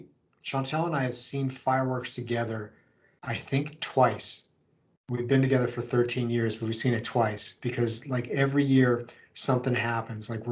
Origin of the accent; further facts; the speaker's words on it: United States; So to me, there's a lot to be thankful for as an American.